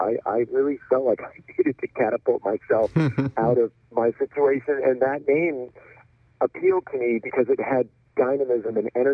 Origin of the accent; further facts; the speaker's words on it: Texas, United States; I'm from Texas originally, so I had a lot of fun just thinking about imagery from the Old West